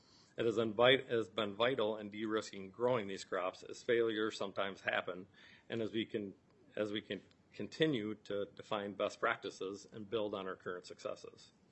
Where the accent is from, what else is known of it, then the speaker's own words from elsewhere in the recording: Chatfield, Minnesota, United States; I'm from Chatfield, Minnesota, and I work at my family's trucking and storage business